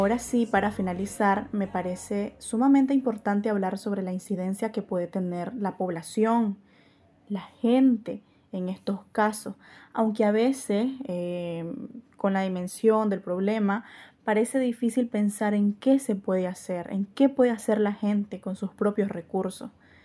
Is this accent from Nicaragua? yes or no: yes; Nicaragua; nosotros como nicaragüenses tenemos un compromiso con el medio ambiente.